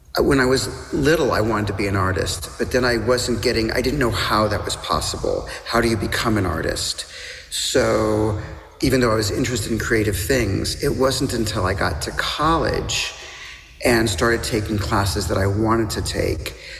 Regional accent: Lincoln, Nebraska, United States; I was brought up in Lincoln, Nebraska

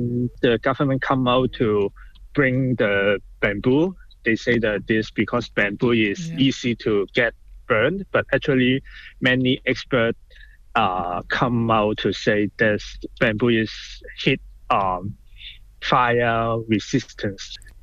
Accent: Tai Po, New Territories, Hong Kong; English is a second language; now in Renfrewshire, United Kingdom; Because I grew up in Tai Po and also live in Renfrewshire for more than 30 years, I have many classmates and also friends.

